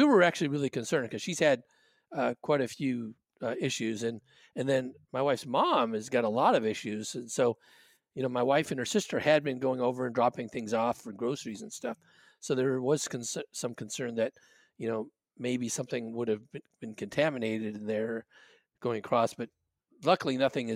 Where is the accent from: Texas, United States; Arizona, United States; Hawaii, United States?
Hawaii, United States; When I was a kid growing up in Hawaii, man, New Year's Eve was a huge deal.